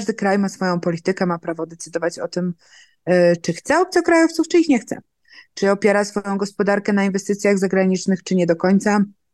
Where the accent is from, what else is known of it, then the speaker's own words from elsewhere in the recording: Kraków, Lesser Poland, Poland; moved away; Czasami jestem z Krakowa, to czasami mam takie myśli, a kurczę, ale poszłabym sobie na Kazimierz na piwo